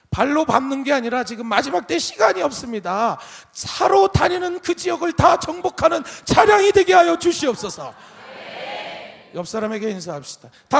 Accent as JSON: {"language": "Korean", "region": "Gangwon", "country": "South Korea", "tie": "born or raised there", "said": "저는 고향이 강원도 두메 산골, 완전히 시골입니다. 시골 중에서도 아주 정말 그렇게 높은 시골이 없어요. 해발 1100고지에서 태어났으니까 그런 시골이 없어요."}